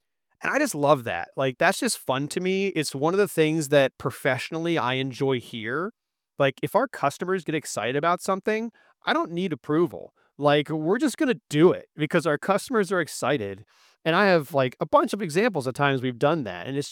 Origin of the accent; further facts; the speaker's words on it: York County, United States; I also, maybe that's part of my York County, because I grew up in York County, and maybe that got to me too.